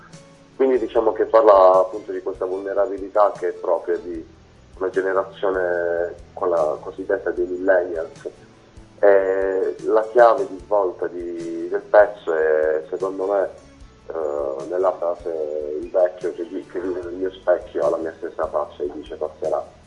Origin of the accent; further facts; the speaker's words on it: Apulia, Italy; metà qui in Puglia, sul bellissimo mare della Puglia, che è la mia terra